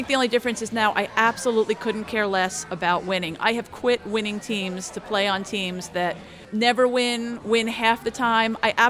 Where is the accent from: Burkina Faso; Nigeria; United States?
United States; New Jersey; And because I was from New Jersey and they were all New Yorkers, I was just instantly not going to be in the club.